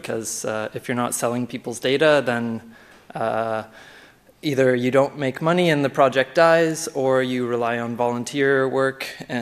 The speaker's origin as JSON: {"language": "English", "country": "Canada", "moved": "yes", "lives_now": "France", "said": "I'm from Canada, and I moved to France to work on CryptPad."}